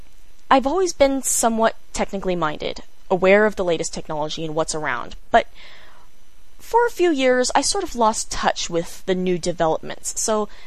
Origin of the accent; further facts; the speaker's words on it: San Francisco, California, United States; born there; I'm 25, was born in San Francisco, but I've never actually lived